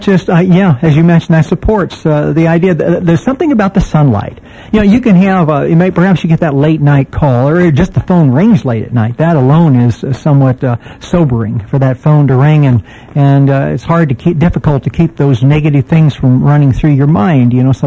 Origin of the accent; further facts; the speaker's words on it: San Francisco, California, United States; I grew up in San Francisco, and I had a friend of mine from school that lived in the projects.